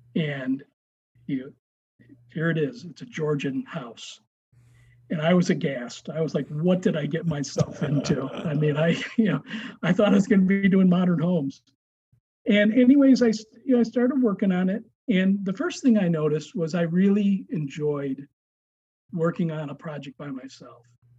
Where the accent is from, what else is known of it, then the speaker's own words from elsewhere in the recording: Oak Park, Illinois, United States; I ended up getting a job with a school firm about 35 miles outside of Chicago in Elgin, Illinois. Growing up in Oak Park, I'd heard of Elgin.